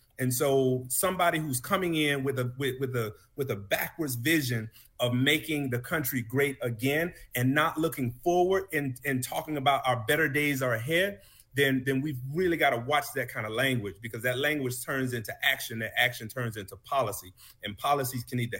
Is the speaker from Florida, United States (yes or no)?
yes; Florida, United States; We've seen it in my home state of Florida